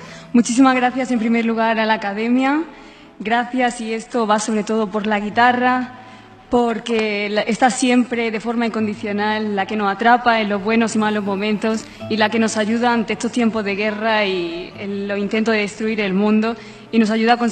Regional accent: Spain; viva mi tierra, España.

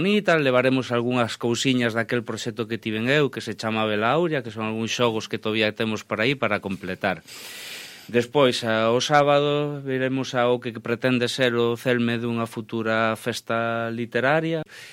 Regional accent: Galicia, Spain; En Galicia chove, somos galegos

